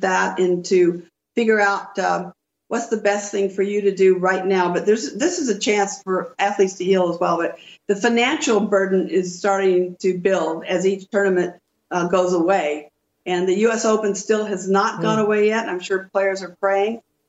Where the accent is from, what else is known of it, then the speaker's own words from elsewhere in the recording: Long Beach, California, United States; And also my hometown of Long Beach, California has its every night at 8 o'clock lights of hope